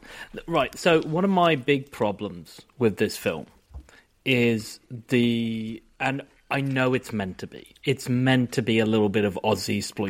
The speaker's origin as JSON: {"language": "English", "country": "United Kingdom", "tie": "born or raised there", "said": "I love Britain. I grew up in Britain"}